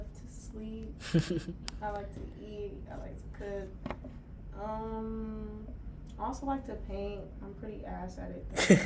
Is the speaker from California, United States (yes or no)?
yes; Inglewood, California, United States; Okay, well … I'm from Inglewood, California.